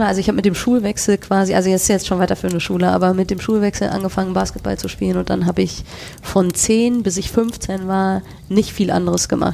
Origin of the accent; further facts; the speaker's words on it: West Germany, Germany; ich komme ja aus dem Westen.